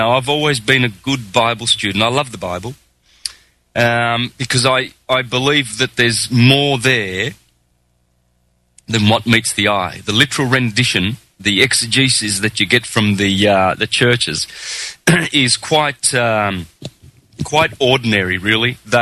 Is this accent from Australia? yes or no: yes; Australia; Yeah, well, I grew up in Australia. My parents were Italian immigrants, came out in 56. I was born in 63. So there you have it, I'm 48.